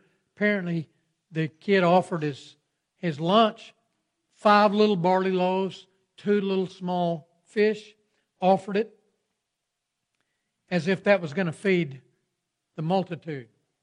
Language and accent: English; Texas, United States; I always remember growing up in West Texas, and at 4th of July, they'd have a big barbecue on the town square